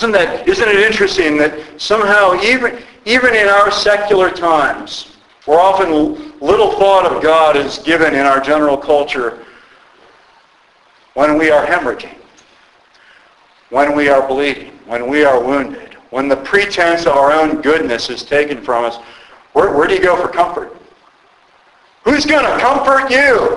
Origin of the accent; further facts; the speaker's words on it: Toledo, Ohio, United States; I'm a 52-year-old male, I'm from Toledo, Ohio originally.